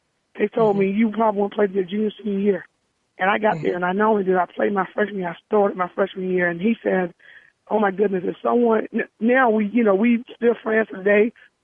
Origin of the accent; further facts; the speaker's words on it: Mississippi, United States; I said, you know, I'm from Mississippi.